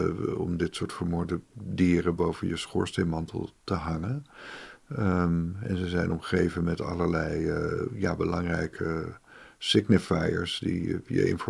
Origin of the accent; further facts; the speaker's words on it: Netherlands; En we zijn er denk ik als Nederlanders allemaal mee opgegroeid.